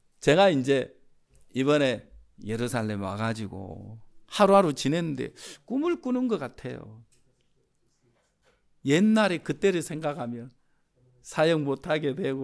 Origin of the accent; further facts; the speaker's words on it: Jeolla, South Korea; also born or lived in Geochang; 근데 저는 전라도 사람이에요. 그렇다고 해서 전라도 사투리 좋아하냐? 별로 좋아하지 않아요. 근데 전라도 그 경상도에서 살았는데 거창에서